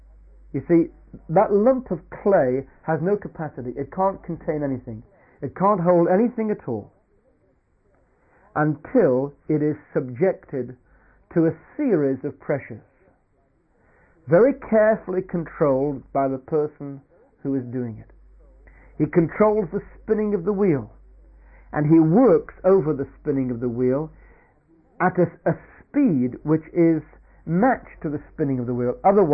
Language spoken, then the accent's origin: English; Stoke-on-Trent, West Midlands, United Kingdom; But my hometown is Stoke-on-Trent, which is the Potteries.